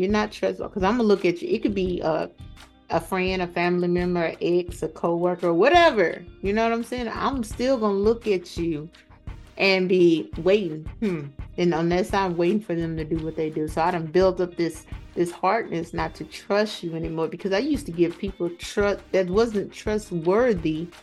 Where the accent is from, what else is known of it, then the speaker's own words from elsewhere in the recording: Georgia, United States; I'm from Georgia, but she's living in moving to California.